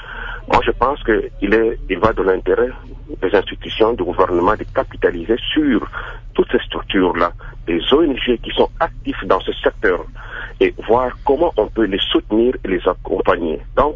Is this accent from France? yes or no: no; DR Congo; parce que je suis congolais après tout